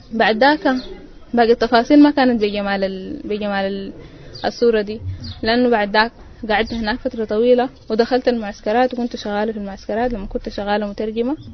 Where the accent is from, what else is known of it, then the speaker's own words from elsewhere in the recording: Khartoum, Sudan; also born or lived in Zalingei; والدي من منطقة اسمها فنكرل في ضواحي زالينجي، والدتي من وادي صالح دريج، وأنا اتولدت وتربيت في الخرطوم، لكن في السنين الأخيرة دي استغرت في زالينجي لفترة كويسة.